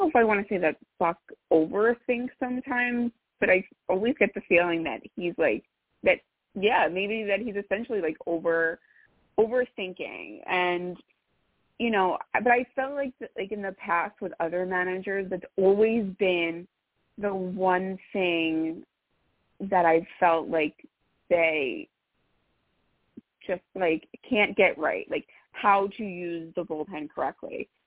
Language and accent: English; Long Beach, New York, United States; Well, as you noticed with my 516 number, I am not from Queens. I grew up on Long Island, in Long Beach, actually.